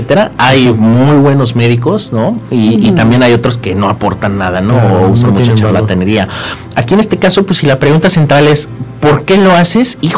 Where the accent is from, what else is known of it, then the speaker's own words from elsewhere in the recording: Tetecala, Morelos, Mexico; Yo, como soy de Tetecala, Morelos, pues es un pueblo.